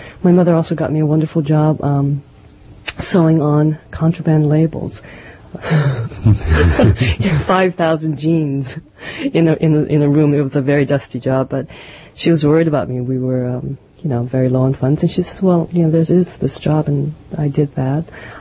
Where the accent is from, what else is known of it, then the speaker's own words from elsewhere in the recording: United States; I had gone to Berkeley, which was very different. I was born and raised in Chinatown. And so it was a whole new world for me to be outside of Chinatown.